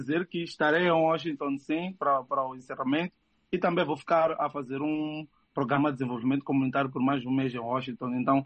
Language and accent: Portuguese; Mozambique; nunca perguntam onde é que é Moçambique, eles sempre perguntam de que parte da África tu és